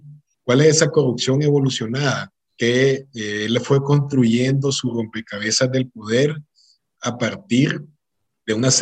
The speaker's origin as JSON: {"language": "Spanish", "country": "Nicaragua", "said": "Y todos nosotros como nicaragüenses"}